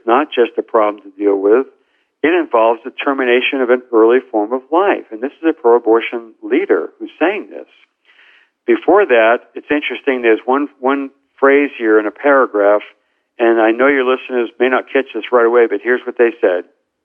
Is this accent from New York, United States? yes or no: no; Boston, Massachusetts, United States; Here we were in Boston. I grew up in the Boston area.